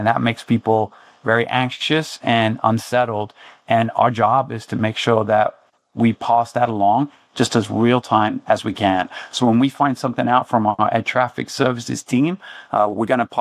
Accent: London, United Kingdom; apart from my hometown of London in England.

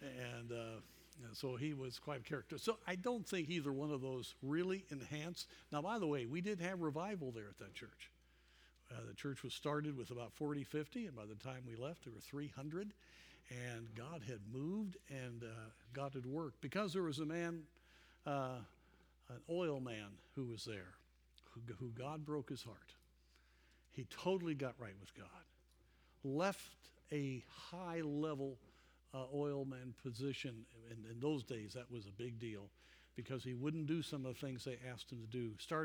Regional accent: Durango, Colorado, United States; I grew up in Durango, Colorado. I've often mentioned that. At that time, it was about 10,000 people there on the west slope of Colorado.

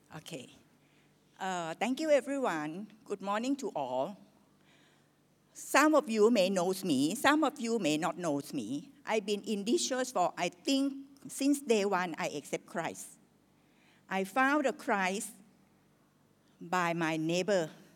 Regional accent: Thailand; accent: Thai; English is a second language; So bear with me if my English not that perfect, or my spelling, my talking, my accent is something like still as a local Thai lah, okay?

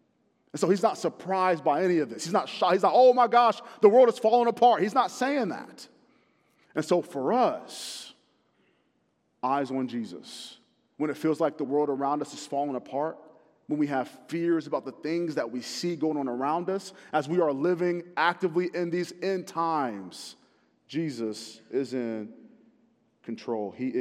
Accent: North Carolina, United States; So I grew up in Carolina, in North Carolina, the better of the Carolinas. And we had a lot of hurricanes. So I grew up not far from the coast.

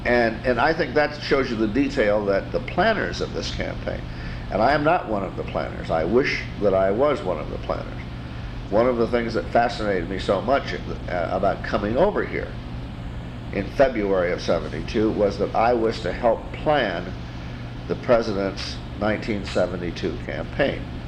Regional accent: Monroe, Michigan, United States; Monroe, Michigan. My parents still live there.

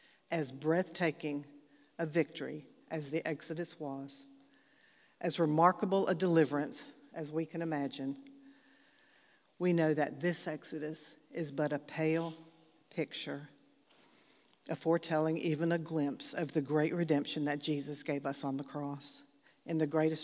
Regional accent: Texas, United States; now in Augusta, United States; I've been married to Dan for almost 40 years. 38 of those years have been in Augusta. I'm originally from Texas.

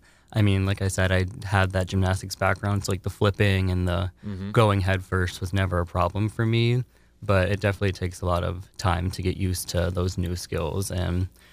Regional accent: Prior Lake, Minnesota, United States; so I'm from Prior Lake, Minnesota, about 30 minutes south of the Twin Cities.

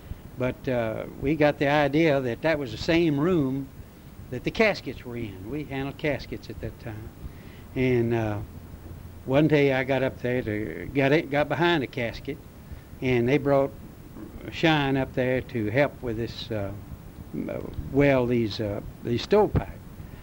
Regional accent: Diboll, Texas, United States; born there; also born or lived in Gary / Geneva; I was born in Diboll in 1907.

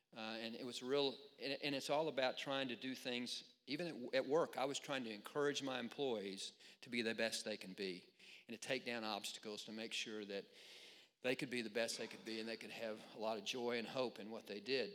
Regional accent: Oklahoma, United States; I have a big family growing up in Oklahoma

